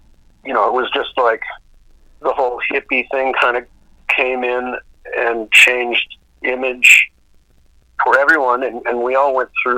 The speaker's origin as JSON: {"language": "English", "town": "Duluth", "region": "Minnesota", "country": "United States", "said": "I was from Duluth, Minnesota."}